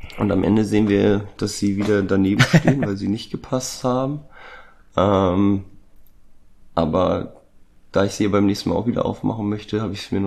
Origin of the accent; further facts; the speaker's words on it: Hanover, Lower Saxony, Germany; ich komme aus dem Norden, aus Hannover und hatte deshalb in meiner Kindheit auch mit Wein trinken so gar nichts zu tun